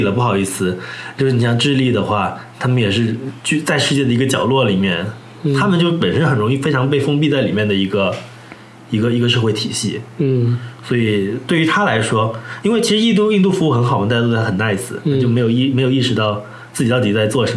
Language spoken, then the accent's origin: Chinese; China; 就是作为一个中国人